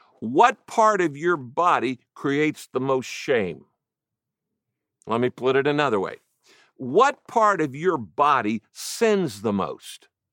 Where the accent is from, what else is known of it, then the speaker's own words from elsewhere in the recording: Redwood Valley, California, United States; because I grew up in Mendocino County, up by the Redwoods in a little village called Redwood Valley.